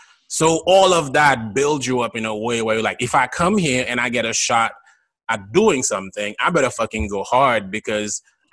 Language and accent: English; Gonaïves, Artibonite, Haiti; English is a second language; I grew up in Gonaïves, which is a town. That's the town, by the way, where the independence was declared. So it's a town of fucking rebels.